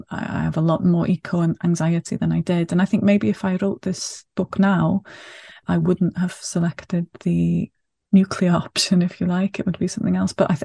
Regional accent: Wales, United Kingdom; first language Welsh; English is a second language; I really love translation because I'm Welsh first language. So I was brought up speaking Welsh, and I speak Welsh at home with my own children as well.

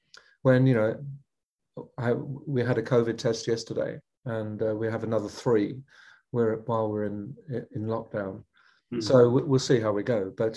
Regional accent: Australia; As an Australian citizen, to be treated like we've been treated

